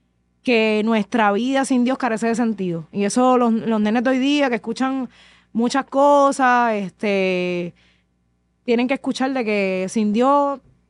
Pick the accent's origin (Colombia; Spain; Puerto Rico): Puerto Rico; Ponce; se ha dado súper bien en mi pueblo Ponce